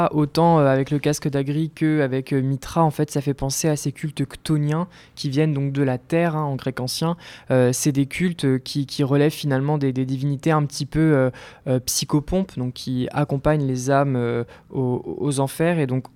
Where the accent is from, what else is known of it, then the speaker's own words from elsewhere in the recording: Nouvelle-Aquitaine, France; qui a été retrouvé chez moi en Charente